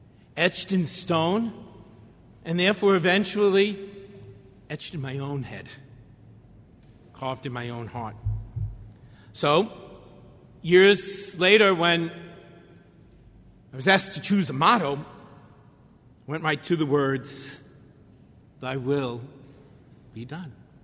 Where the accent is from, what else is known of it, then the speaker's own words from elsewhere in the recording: New York, United States; accent: New York; Archbishop Pierre, I can assure you, even with my New York accent, you had Ohio down just right.